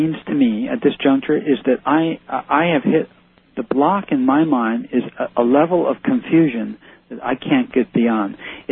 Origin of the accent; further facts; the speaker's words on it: Hackensack, New Jersey, United States; born there; Okay, I was born in Hackensack.